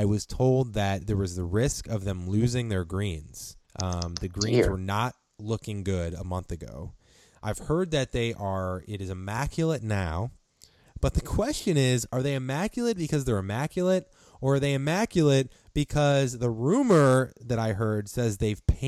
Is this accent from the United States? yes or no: yes; St. Louis, Missouri, United States; Okay. Well, speaking of St. Louis. Since it's my hometown, born and raised